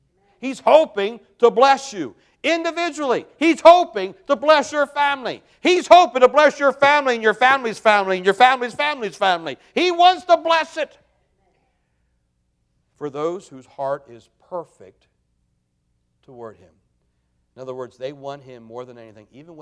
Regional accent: Maryland, United States; There were 75,000 people in Carroll County when I grew up.

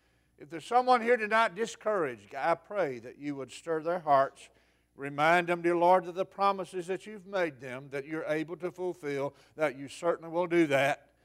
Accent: the South, United States; accent: southern; I have the accent.

